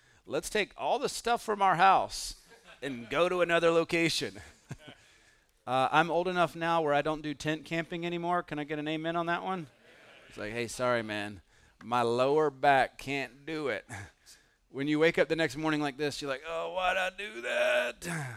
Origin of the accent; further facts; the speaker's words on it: the South, United States; I come from the South where you could just get the wood from the woods and put it in the fire, right?